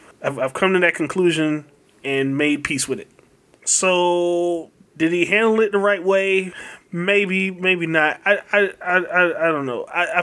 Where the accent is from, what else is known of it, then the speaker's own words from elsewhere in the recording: Jacksonville, Florida, United States; Jalen Ramsey is no longer a part of my hometown Jacksonville Jaguars.